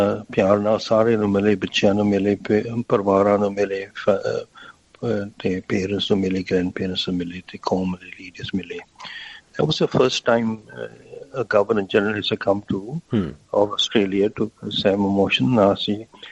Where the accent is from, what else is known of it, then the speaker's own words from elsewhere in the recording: Malaysia; now in Australia; ਅਸੀਂ ਮਲੇਸ਼ੀਆ ਤੋਂ ਆਏ ਸੀ, ਅਸੀਂ ਤਾਂ ਚੌਥੀ ਅਸੀਂ ਤਾਂ ਤੀਸਰੀ ਪੀੜ੍ਹੀ ਆ ਪੰਜਾਬ ਤੋਂ ਨਿਕਲੇ ਹੋਏ।